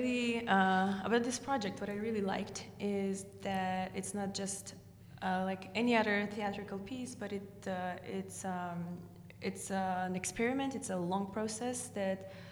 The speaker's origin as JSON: {"language": "English", "country": "North Macedonia", "second_language": "English", "said": "I'm coming from Macedonia. I'm working with the Macedonian team on the Chorus Project."}